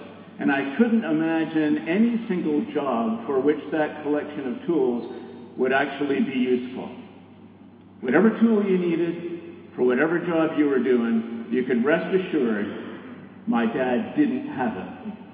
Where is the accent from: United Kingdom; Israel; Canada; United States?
Canada; Toronto, Ontario; the house where I grew up in Toronto, in Canada.